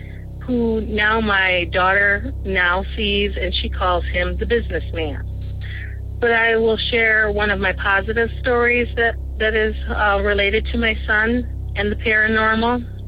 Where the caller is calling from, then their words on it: Michigan, United States; I'm a first-time caller, and I'm a big fan, and I'm calling from Michigan.